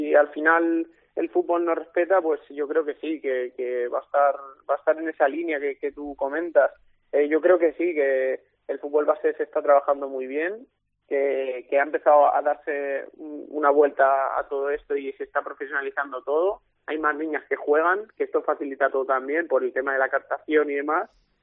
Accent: Cornellà de Llobregat, Catalonia, Spain; yo empecé entrenando en un club de aquí del barrio, yo soy de Cornellá

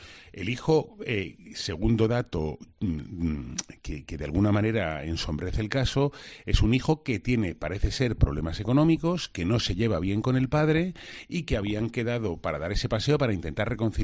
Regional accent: Spain; pero nosotros que somos los españoles muy dados a la sospecha

